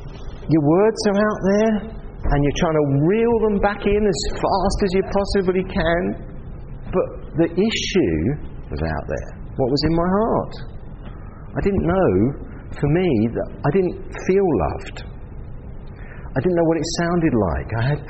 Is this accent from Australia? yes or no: no; England, United Kingdom; He was from New Zealand, I was from England